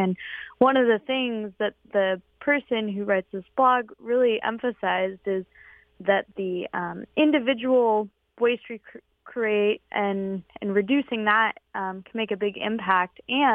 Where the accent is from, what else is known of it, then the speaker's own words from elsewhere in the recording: Concord, California, United States; I grew up in Concord, California, and very much so grew up without really any knowledge of the impact of waste